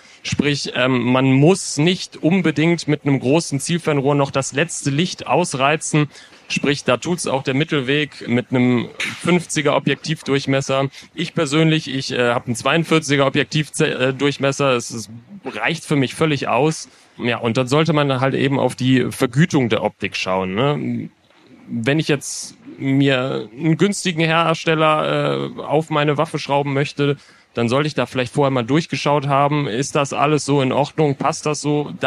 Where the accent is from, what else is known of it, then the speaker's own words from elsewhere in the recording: Solingen, North Rhine-Westphalia, Germany; ich komme aus Solingen